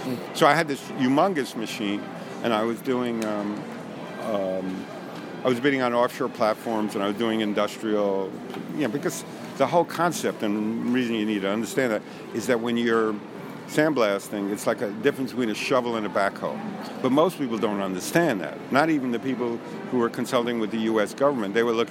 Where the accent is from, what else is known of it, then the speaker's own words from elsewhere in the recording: New York City, New York, United States; also born or lived in California; I know me in New York. I grew up in New York. I'm a fucking New Yorker.